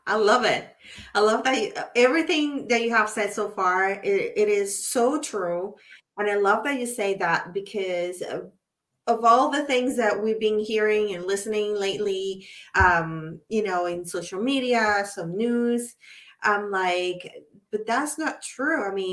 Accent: Puerto Rico; born there; I was born in Puerto Rico, so I was like in my own Caribbean bubble.

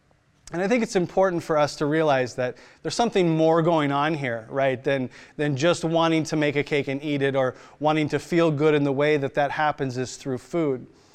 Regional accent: United States; now in Australia; as an expat American, they don't sell cream cheese frosting in the can here

